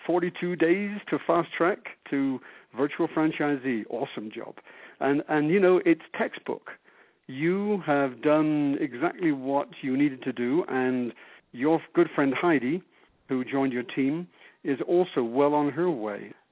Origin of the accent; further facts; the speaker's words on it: England, United Kingdom; moved away as an adult; now in Dallas, United States; Well, Jenny and I moved from England to Dallas, Texas, with our two sons, Ben and Kevin, nearly 25 years ago.